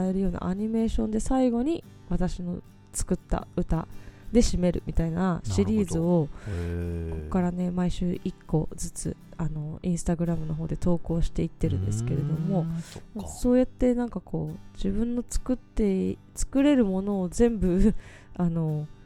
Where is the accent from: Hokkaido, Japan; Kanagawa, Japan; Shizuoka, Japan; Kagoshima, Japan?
Kanagawa, Japan; Sagamino; 私の地元の、あの相模野の方、